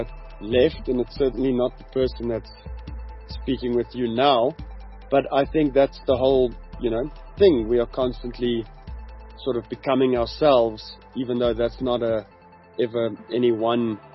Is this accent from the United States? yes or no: no; Gauteng, South Africa; I grew up in the Moot. I went to a small-ish Afrikaans high school, primary school called Tuishersdal.